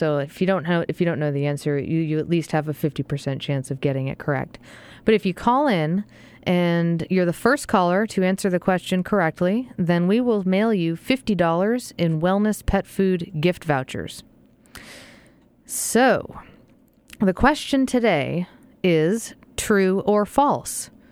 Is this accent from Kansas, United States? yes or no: no; Massachusetts, United States; And I am from, I don't know if you know this, Mike, but I'm from Massachusetts originally.